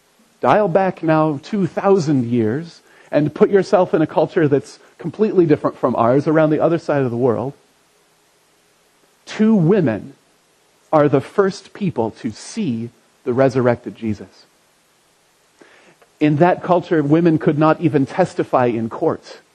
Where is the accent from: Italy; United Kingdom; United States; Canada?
United States; Indiana; also born or lived in West Virginia; Anyway, I grew up in Indiana.